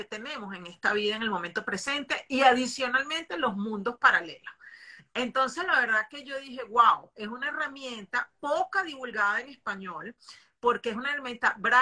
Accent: Venezuela; now in Bogotá, Colombia; soy venezolana. La vida me ha andado por el mundo y he aprendido mucho de esos lugares que he estado. Y hoy estoy en Bogotá

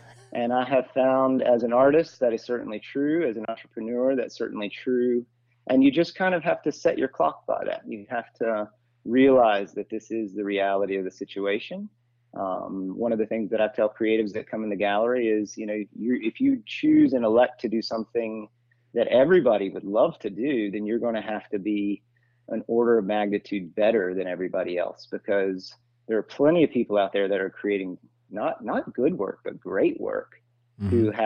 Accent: Bristol, Southern Appalachians, United States; I love my hometown. I'm so proud to be from the Southern Appalachians, and Bristol is a humble place to be from.

